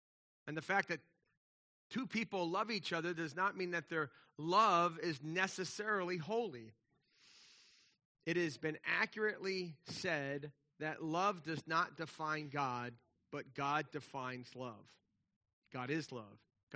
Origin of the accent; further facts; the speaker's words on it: New Jersey, United States; I grew up in Jersey, just outside of Philadelphia, the city of brotherly love, right?